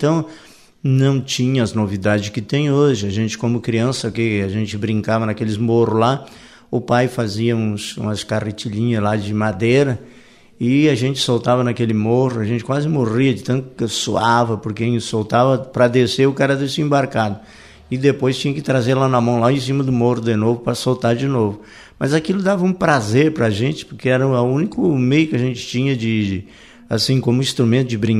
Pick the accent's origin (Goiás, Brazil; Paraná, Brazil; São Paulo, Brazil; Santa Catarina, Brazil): Santa Catarina, Brazil; Orleans; Eu sou natural de Orleans, do município de Orleans. Na verdade, eu nasci ali no Rio Laranjeira, Ponte Preta, né? Então, foi ali naquela região que, na época, meu pai morava ali, eu me criei ali.